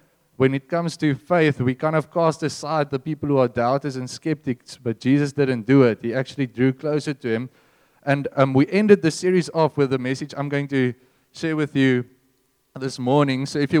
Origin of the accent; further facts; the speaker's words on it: Bloemfontein, Free State, South Africa; I come from Bloemfontein originally. Have anyone been to Bloemfontein for holidays?